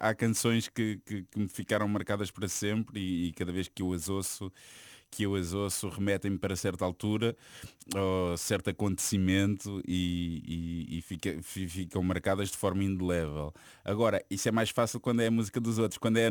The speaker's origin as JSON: {"language": "Portuguese", "town": "Almada", "region": "Setúbal", "country": "Portugal", "tie": "born or raised there", "lives_now": "Lisbon, Portugal", "said": "há coisa de 2 anos, sensivelmente, eu voltei para Almada, por assim dizer. É assim, eu cresci em Cacilhas, em Almada, fiz lá quase a minha vida toda, mas já há uns anos que estou a morar em Lisboa."}